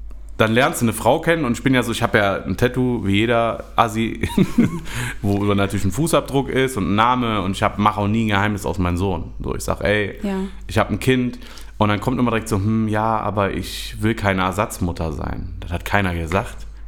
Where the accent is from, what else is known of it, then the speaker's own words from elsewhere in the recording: Germany; ich bin Deutscher